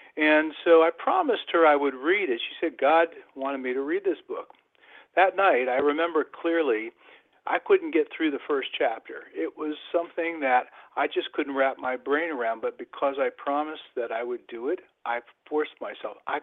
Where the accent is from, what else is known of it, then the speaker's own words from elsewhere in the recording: Pennsylvania, United States; now in Maryland, United States; I grew up in Western Pennsylvania, we live now in Maryland